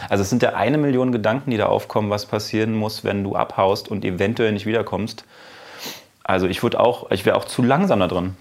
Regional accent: Potsdam, Brandenburg, Germany; Ich kann nach Potsdam flüchten, da komme ich her.

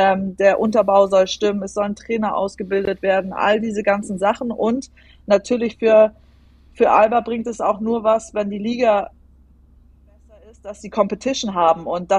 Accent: Wasserburg, Bavaria, Germany; Also ich weiß, ich komme aus Wasserburg

